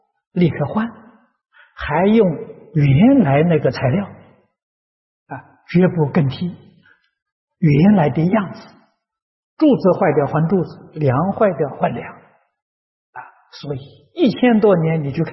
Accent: China; 如果我们中国人 也能像日本人一样坚持自己的古文化，同时吸收西洋文化，那日本人怎么能跟中国比呢？

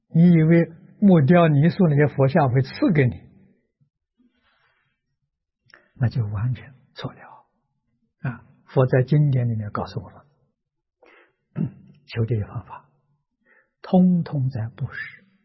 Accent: Lujiang, Anhui, China; 这两年我们在我老家庐江办了个文化中心啊

